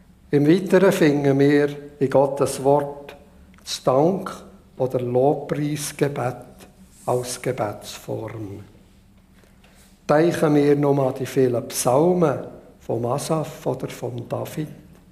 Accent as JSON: {"language": "German", "country": "Switzerland", "said": "dass es unser Land nach vielen hundert Jahren noch gibt, wo wir als Schweizer Volk so gut haben."}